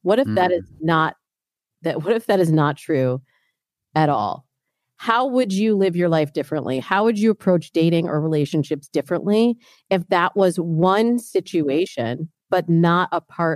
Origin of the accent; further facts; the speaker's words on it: Midwest, United States; But I really struggled growing up in the Midwest.